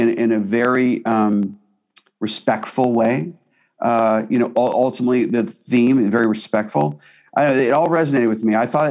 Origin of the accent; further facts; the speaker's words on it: Pittsburgh, Pennsylvania, United States; I think about growing up in Pittsburgh and the way that I grew up and some of the values that I grew up with.